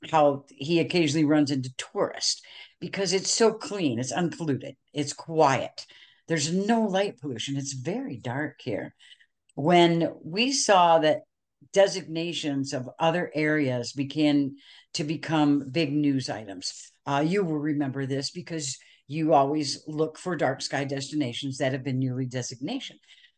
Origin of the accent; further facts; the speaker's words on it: Michigan, United States; and I grew up in Southern Michigan.